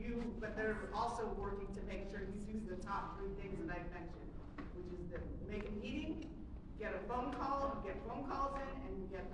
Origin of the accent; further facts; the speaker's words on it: Phoenix, Arizona, United States; I grew up here in South Phoenix, but I've been in the DC area for a good chunk of my life.